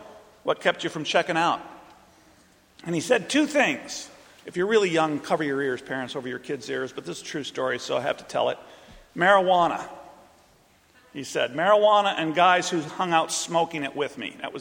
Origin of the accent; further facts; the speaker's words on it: Jacksonville, Illinois, United States; also born or lived in Crosby, Minnesota, United States; growing up in Jacksonville, Illinois, and Crosby, Minnesota.